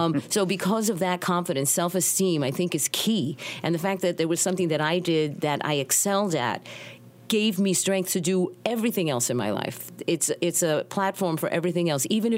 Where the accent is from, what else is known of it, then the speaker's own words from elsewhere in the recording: New York, United States; We couldn't go to New York City Ballet, American Ballet Theater. I'm from New York.